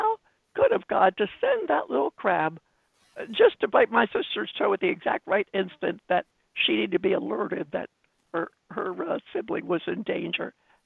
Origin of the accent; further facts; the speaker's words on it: Maryland, United States; Yes, I grew up in Maryland and had a desire to be a physical therapist.